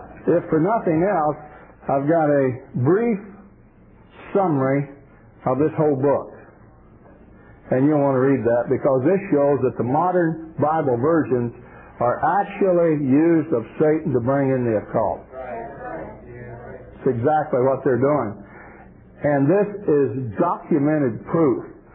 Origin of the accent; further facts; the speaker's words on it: Indiana, United States; Brother and sister, I come from Southern Indiana, we had a sister.